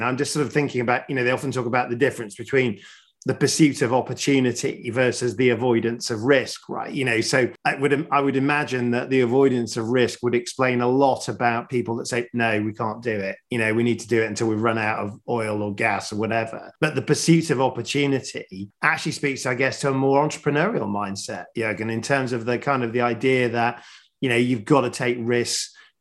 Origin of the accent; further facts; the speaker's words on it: Sheffield, Yorkshire and the Humber, United Kingdom; So I grew up in Sheffield.